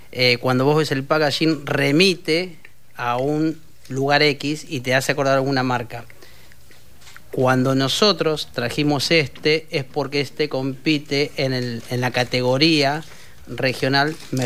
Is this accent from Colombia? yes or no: no; Avellaneda, Buenos Aires Province, Argentina; Nosotros cuando nos empezamos a posicionar en Villa Domínico, que somos de Avellaneda